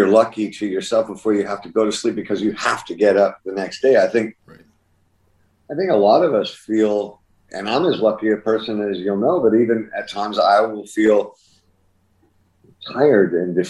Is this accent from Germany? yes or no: no; Canada; as a Canadian